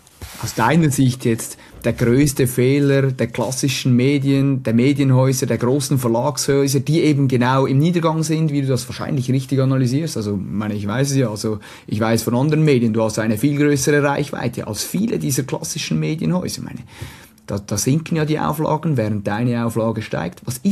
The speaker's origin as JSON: {"language": "German", "country": "Switzerland", "said": "aber als Schweizer darf ich sie stellen"}